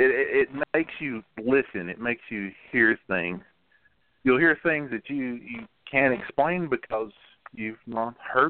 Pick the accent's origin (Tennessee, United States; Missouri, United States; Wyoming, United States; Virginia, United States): Tennessee, United States; now in Asheville, United States; I'm originally from Tennessee, so coming to Base Mountain is, you know, that's a homecoming for me. But in my early years, I grew up in the woods.